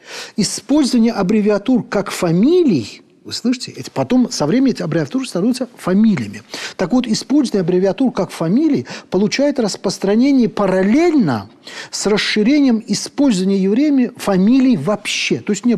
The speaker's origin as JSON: {"language": "Russian", "country": "Azerbaijan", "tie": "born or raised there", "said": "Вот у меня на родине до сравнительно недавнего времени, ну, по сути, до распада СССР, поголовно почти очень многие азербайджанцы носили фамилии, корни которых были национальны, да, а вот окончания русские, да. … Ов, это русское окончание."}